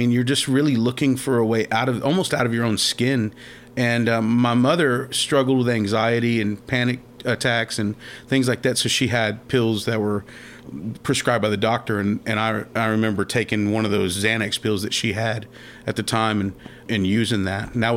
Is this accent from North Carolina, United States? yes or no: no; Victoria, Texas, United States; also born or lived in California; I grew up raised by a single mother, Victoria, Texas. I was born in California, but my father was in the military. He was in the Air Force.